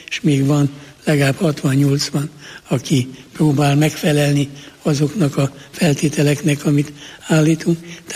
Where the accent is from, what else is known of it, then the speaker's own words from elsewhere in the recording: Budapest, Hungary; born there; moved away as an adult; now in Lakitelek, Hungary; bár Pesten születtem, 20 éves korban kerültem lakitelekre